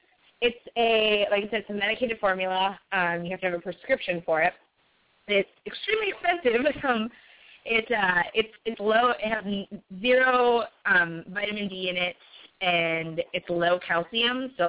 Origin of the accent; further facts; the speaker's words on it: Minnesota, United States; We're from Minnesota, so if you know a little bit about Minnesota